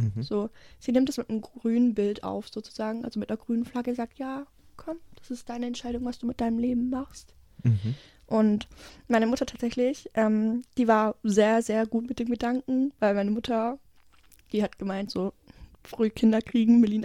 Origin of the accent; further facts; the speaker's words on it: Mössingen, Baden-Württemberg, Germany; Ich komme aus Mössingen ursprünglich